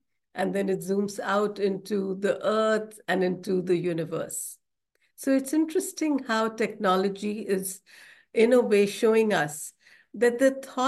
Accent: India; I'm from India.

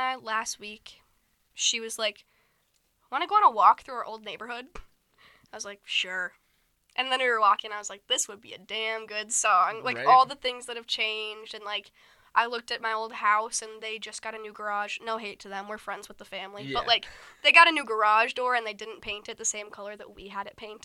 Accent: Rosemount, Minnesota, United States; I grew up in Rosemount

